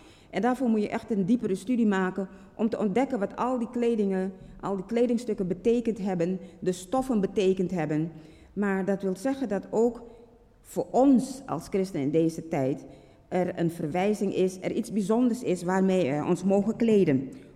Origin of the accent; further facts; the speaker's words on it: Suriname; now in Netherlands; werd in Suriname, waar ik vandaan kom, emancipatie gevierd.